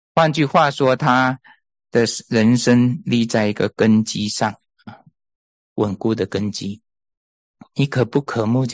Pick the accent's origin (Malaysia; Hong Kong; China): Malaysia; 我家呢是从这个马来西亚啊，我是从马来西亚出生的，我家在马来西亚。